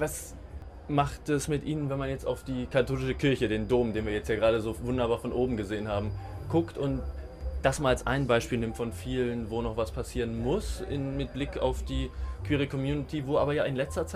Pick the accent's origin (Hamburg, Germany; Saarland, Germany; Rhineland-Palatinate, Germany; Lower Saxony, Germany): Lower Saxony, Germany; Osnabrück; da müssen wir noch was lernen als Osnabrücker